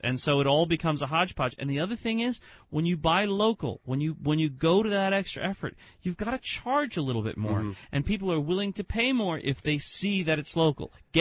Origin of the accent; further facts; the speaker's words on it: New Jersey, United States; And we're from Jersey, so you better watch out.